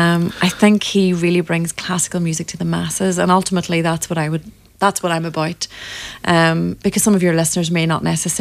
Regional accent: Derry, Northern Ireland, United Kingdom; I'm a girl from Derry

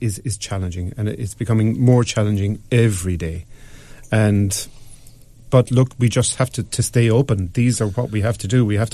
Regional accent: Waterford, Munster, Ireland; just because I'm from Waterford, I swear to God.

